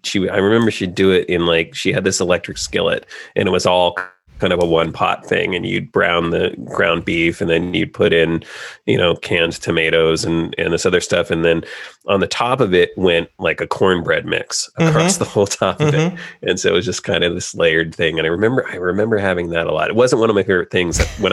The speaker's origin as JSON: {"language": "English", "region": "California", "country": "United States", "tie": "born or raised there", "said": "I grew up in California. Mm-hmm. Yeah. I grew up in California."}